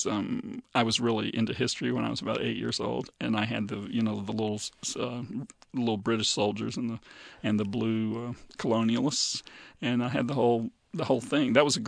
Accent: the South, United States; also born or lived in Mississippi / Florida; I grew up around

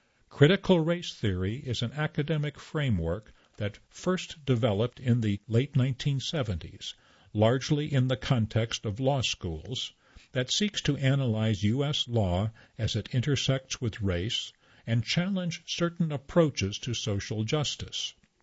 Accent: Wilmington, North Carolina, United States; I grew up in Wilmington and never had heard of the Wilmington Massacre until there were a series of commemorations in 1998.

